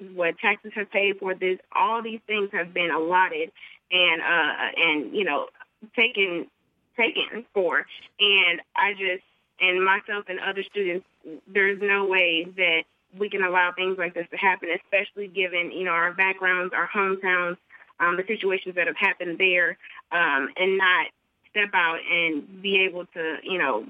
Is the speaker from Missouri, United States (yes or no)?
yes; St. Louis, Missouri, United States; I'm from St. Louis, Missouri, actually. A lot of my family lives in the Ferguson-Florissant area.